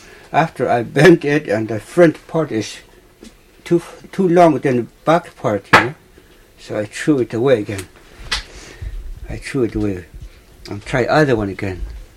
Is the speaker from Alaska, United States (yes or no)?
yes; Allakaket, Alaska, United States; Alakakit, right here.